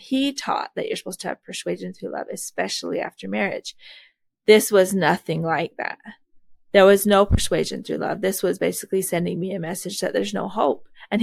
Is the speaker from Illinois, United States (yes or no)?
no; Colorado City, Arizona, United States; also born or lived in Sandy, United States; I was born in Sandy, Utah, but I moved down to Colorado City with my family at 16 when the Olympics happened.